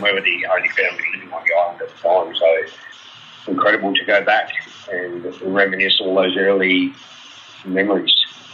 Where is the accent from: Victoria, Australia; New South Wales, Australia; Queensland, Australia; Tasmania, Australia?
Tasmania, Australia; moved away; I was certainly growing up in Tassie